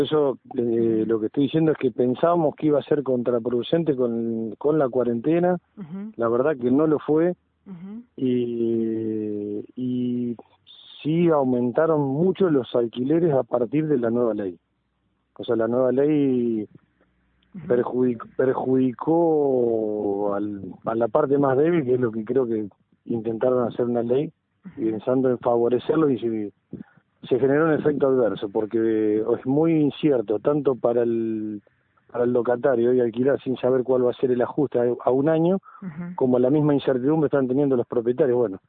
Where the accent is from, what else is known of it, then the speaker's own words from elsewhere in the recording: Buenos Aires Province, Argentina; yo no soy nacido en Rosario, soy de una ciudad chica de provincia de Buenos Aires